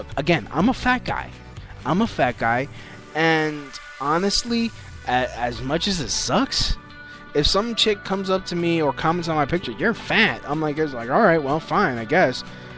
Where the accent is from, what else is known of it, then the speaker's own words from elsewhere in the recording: Brooklyn, New York, United States; So, hey, I'm from Brooklyn. I'm a New York City kid.